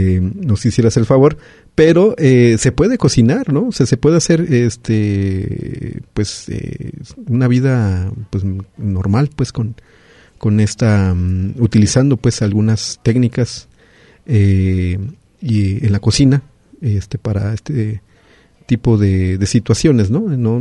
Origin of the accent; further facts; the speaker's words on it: Mexico; nosotros como mexicanos